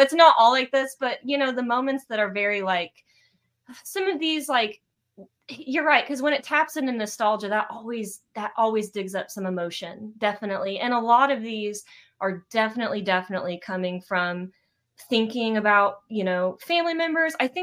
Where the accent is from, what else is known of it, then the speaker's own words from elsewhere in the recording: Illinois, United States; I grew up in Southern Illinois, like rural, like a farming family, you know?